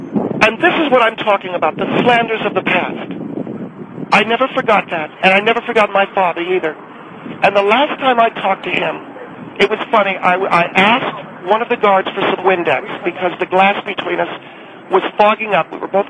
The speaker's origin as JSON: {"language": "English", "town": "Harrisburg", "region": "Pennsylvania", "country": "United States", "tie": "born or raised there", "said": "I grew up in Harrisburg, Pennsylvania, on the Susquehanna River."}